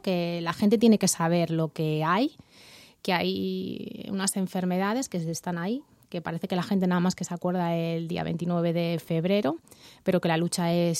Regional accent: Castilla-La Mancha, Spain; Algunas son de ámbito de comunidad, soy de Castilla-La Mancha

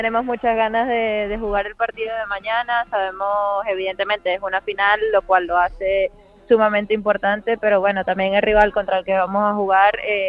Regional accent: Venezuela; yo nunca me voy a quejar de mi fanaticada venezolana. En mi país me apoya muchísimo

